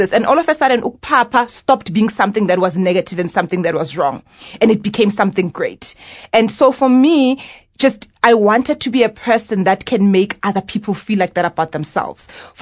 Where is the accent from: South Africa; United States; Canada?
South Africa; Soweto, Gauteng; So I was born in Soweto, grew up in Orlando West, and really grew up during the time, you know, when the country was transitioning, you know, going from apartheid, going into democracy.